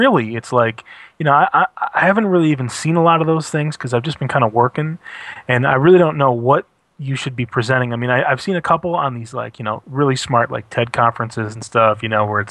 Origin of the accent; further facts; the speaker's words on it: Michigan, United States; now in Portland, United States; Michigan. And I might even wager that there really isn't, you know, but that's just my perspective on my home state.